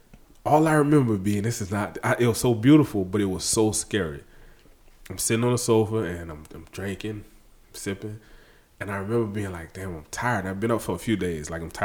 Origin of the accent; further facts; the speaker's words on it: Louisiana, United States; I'm from Louisiana, motherfucker. I've been drinking that shit since elementary school.